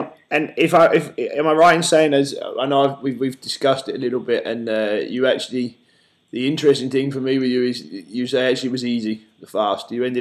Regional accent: Yorkshire and the Humber, United Kingdom; I'm from Yorkshire

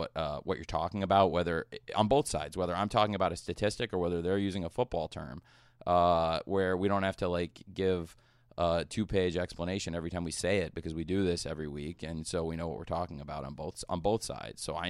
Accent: Champaign, Illinois, United States; I grew up in Champaign, Illinois

